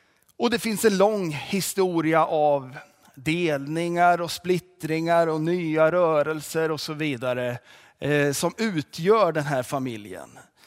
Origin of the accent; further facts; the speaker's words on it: Hällestad, Östergötland, Sweden; also born or lived in Australia; jag är född och uppvuxen i Hällestad i Östergötland. Och återvände till Hällestad efter 10 år på annan plats